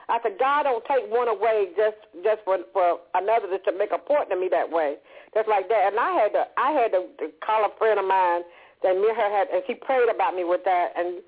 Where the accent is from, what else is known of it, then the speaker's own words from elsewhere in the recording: North Carolina, United States; Yes, ma'am. I'm from North Carolina.